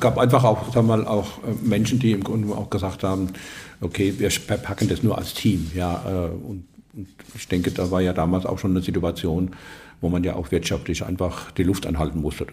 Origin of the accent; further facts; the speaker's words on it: Worms, Rhineland-Palatinate, Germany; wenn du irgendwo hinkamst, ja, und ich sagte, ich komme aus Worms